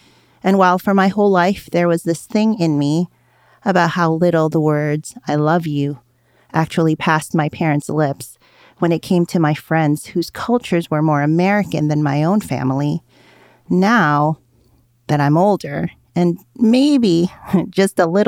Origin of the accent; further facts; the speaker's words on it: Philippines; now in United States; So I grew up in the Philippines, and no one does Christmas quite like my people.